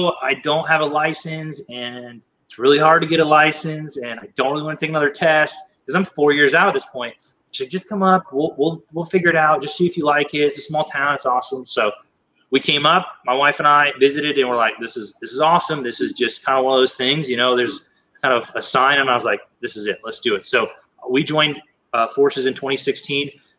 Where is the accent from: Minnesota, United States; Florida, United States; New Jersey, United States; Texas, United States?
Florida, United States; So I'm from Florida originally, went to undergrad at University of Florida. And then went to UAB School of Optometry just because I didn't really want to stay in Florida forever.